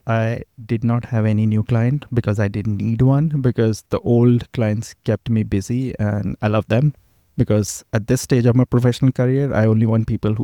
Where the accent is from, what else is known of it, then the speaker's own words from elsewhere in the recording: Chandigarh, India; Okay, I'm from India, a place called Chandigarh, which is like 6-hour drive from the capital, New Delhi, North India.